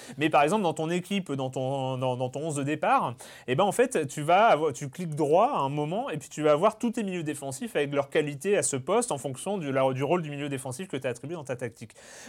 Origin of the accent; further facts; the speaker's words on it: Lorient, Brittany, France; Voilà, bon, c'est là où j'ai grandi.